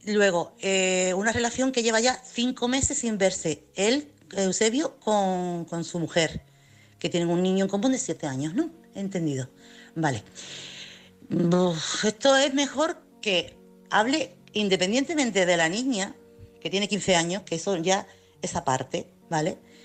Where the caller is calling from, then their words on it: Chiclana de la Frontera, Andalusia, Spain; corresponsal de Chiclana.